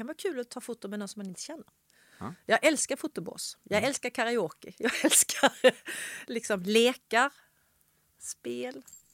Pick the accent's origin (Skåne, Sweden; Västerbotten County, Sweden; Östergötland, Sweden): Skåne, Sweden; Ystad; Jag är uppväxt i Ystad, och då var det liksom som en tradition efter krogen